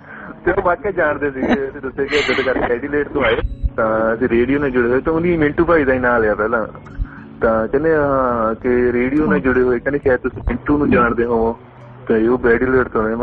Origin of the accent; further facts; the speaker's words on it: Hoshiarpur, Punjab, India; ਜਿੱਦਾਂ ਹੁਣ ਕੋਈ ਸਾਨੂੰ ਕਹੇ ਕਿ ਤੁਸੀਂ ਕਿੱਥੋਂ ਆ ਮੈਂ ਕਹਿੰਦਾ ਮੈਂ ਹੁਸ਼ਿਆਰਪੁਰ ਤੋਂ ਤੁਸੀਂ ਰਿਸ਼ਤੇਦਾਰੀਆਂ ਕੱਢਣ ਲੱਗ ਪਓ